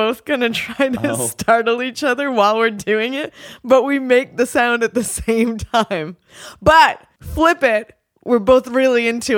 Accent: Rhode Island, United States; now in Los Angeles, United States; We grew up on the East Coast. We've both been through hurricanes.

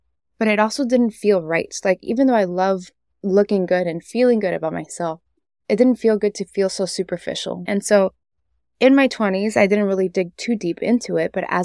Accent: Miami, Florida, United States; And growing up in Miami, that was normal.

